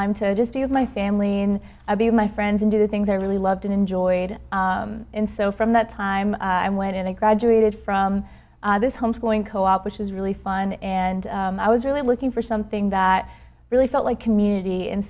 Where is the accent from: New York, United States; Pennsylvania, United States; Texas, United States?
Texas, United States; Houston; I'm from Houston, Texas, born and raised.